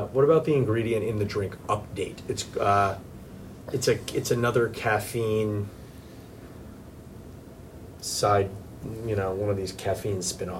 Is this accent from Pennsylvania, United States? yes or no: no; New York, United States; I grew up in New York, but I graduated college in 2003, and so came back, you know, late 2003.